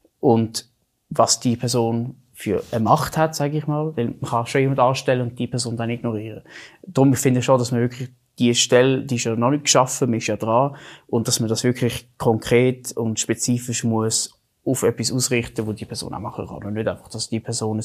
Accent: Zurich, Switzerland; ich wohne da in der Schweiz, und mit dem Film wird suggeriert, dass ich Teil von dieser Bubble bin, dass ich indoktriniert werde. Mhm. Und ich bin Schweizer, ich bin Zürcher, ich bin kein Israeli, ich bin kein Zionist

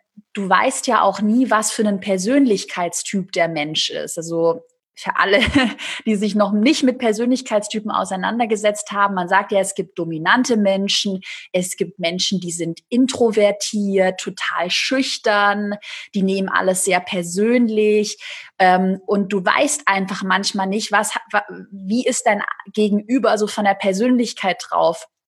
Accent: Baden-Württemberg, Germany; accent: Swabian; Vielleicht triggert ja jemand meine Haarfarbe oder mein schwäbischer Dialekt.

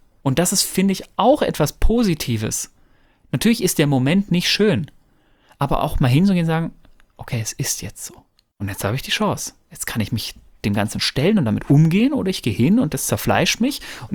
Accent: North Rhine-Westphalia, Germany; Ich komme ja ursprünglich aus dem Pott, aber ich kriege das hin.

